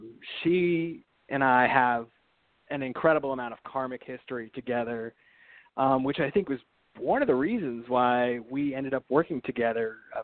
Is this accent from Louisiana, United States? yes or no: no; Brooklyn, New York, United States; So I grew up in Brooklyn, New York, and it was a pretty, pretty ordinary background.